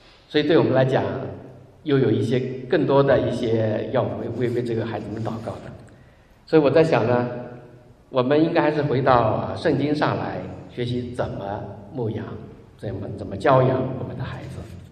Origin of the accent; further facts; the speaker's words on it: China; 我们中国人也是更加是这样